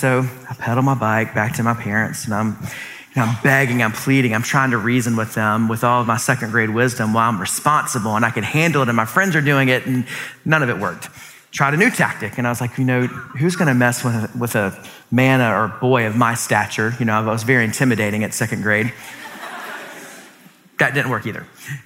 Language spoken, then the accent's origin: English; Columbia, South Carolina, United States; I grew up in Columbia, South Carolina. Go Gamecocks.